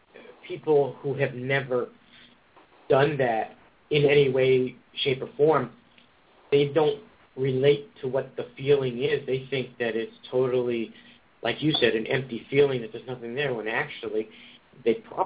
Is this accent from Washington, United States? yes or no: no; New York, United States; I moved from New Jersey, New York, where I grew up, to Seattle.